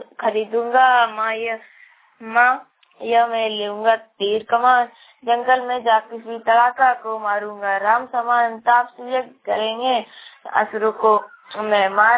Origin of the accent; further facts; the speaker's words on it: Bahradi, Jharkhand, India; और मैं बहराड़ी का रहने वाला हूँ, गोरू पंचायत का हूँ और गिरिडीह जिला गिरिडीह प्रखंड जमुआ और राज्य झारखंड।